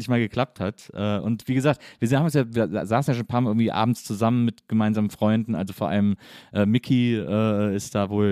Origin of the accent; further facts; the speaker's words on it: Cologne, North Rhine-Westphalia, Germany; Ich komme aus Köln, also aus dem Rheinland.